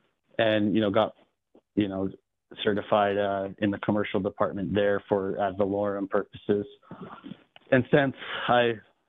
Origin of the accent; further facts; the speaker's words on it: Utah, United States; No, I said I'm from Utah, and that's where I started my real estate career.